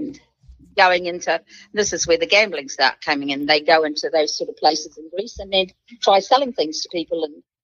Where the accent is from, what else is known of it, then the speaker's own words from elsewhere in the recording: New Zealand; I'm a New Zealander.